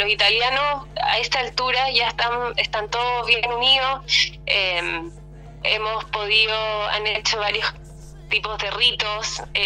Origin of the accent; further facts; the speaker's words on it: Viña del Mar, Valparaíso, Chile; yo soy de Viña del Mar. Viña Marina de corazón.